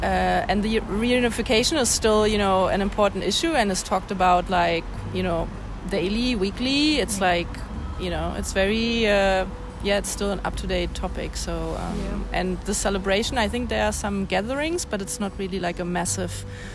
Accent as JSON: {"language": "English", "region": "Berlin", "country": "Germany", "tie": "born or raised there", "said": "I'm actually born and raised in Berlin. Mm-hmm. And I lived almost like my whole life here. I just went abroad for about 4 or 5 years to different countries."}